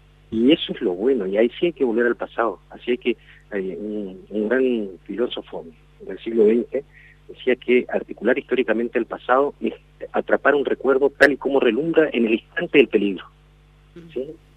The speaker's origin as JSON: {"language": "Spanish", "country": "Argentina"}